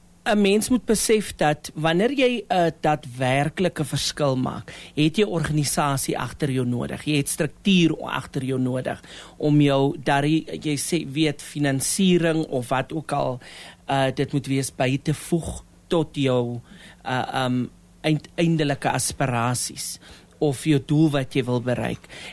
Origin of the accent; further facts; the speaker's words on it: Steinkopf, Northern Cape, South Africa; ek is oorspronklik van Steenkamp.